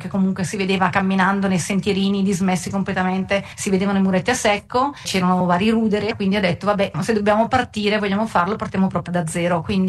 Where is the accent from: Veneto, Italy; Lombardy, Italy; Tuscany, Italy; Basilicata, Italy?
Lombardy, Italy; Ospitaletto; non sono originaria di qua, sono bresciana, sono di Ospitaletto. Ho vissuto per tantissimi anni all'estero